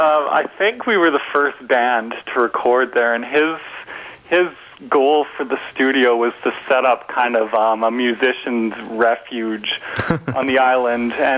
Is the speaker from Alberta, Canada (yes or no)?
yes; Edmonton, Alberta, Canada; We grew up with him in Edmonton